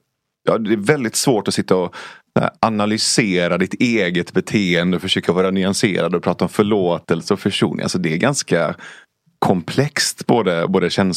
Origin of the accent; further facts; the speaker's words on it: Iran; Jag är definitivt sekulär. Alltså jag kommer från Iran